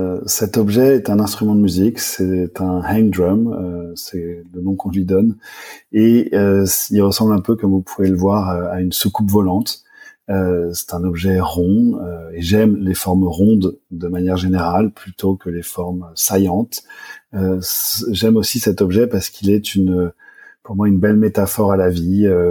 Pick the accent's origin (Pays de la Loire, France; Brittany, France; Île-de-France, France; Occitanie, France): Île-de-France, France; Paris; J'ai grandi à Paris, dans un milieu assez, comment le qualifier, plutôt conservateur, avec quand même une ouverture d'esprit, dans l'ouest de Paris, j'étais plutôt dans des écoles privées